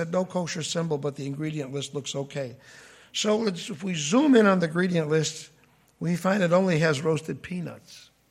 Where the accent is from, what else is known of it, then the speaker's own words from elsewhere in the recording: Chicago, Illinois, United States; I'm not saying this because I'm from Chicago, okay?